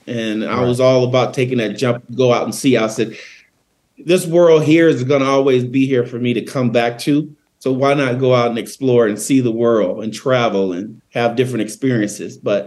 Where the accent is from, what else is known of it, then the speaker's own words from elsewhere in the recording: Greenville, South Carolina, United States; Early years, grew up in Greenville, South Carolina.